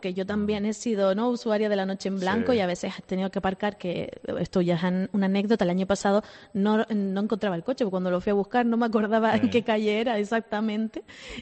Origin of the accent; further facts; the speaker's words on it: Tejina, Canary Islands, Spain; Sí, soy de Tejina, entonces es complicado llegar aquí